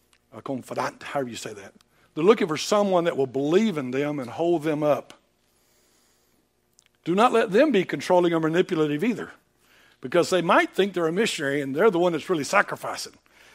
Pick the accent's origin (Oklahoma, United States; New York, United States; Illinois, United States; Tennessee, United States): Tennessee, United States; McEwen; born or raised there; also born or lived in Nashville